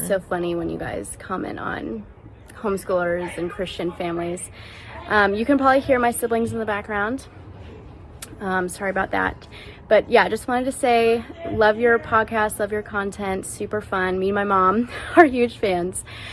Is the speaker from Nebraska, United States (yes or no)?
yes; Lincoln, Nebraska, United States; I'm from Lincoln, Nebraska. Family of 6 kids. I'm the oldest.